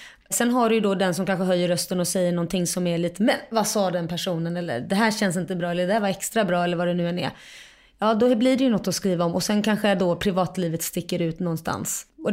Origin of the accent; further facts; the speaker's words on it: Kalmar, Kalmar County, Sweden; also born or lived in Lund / Jerusalem; Och det föddes jag i Lund, för mamma bodde i Lund och de träffades i Lund. Han var där och studerade. Sen flyttade de till Jerusalem, så där bodde jag fram och tillbaka mellan Kalmar och Jerusalem de första två åren. Sen flyttade de tillbaka till Kalmar på heltid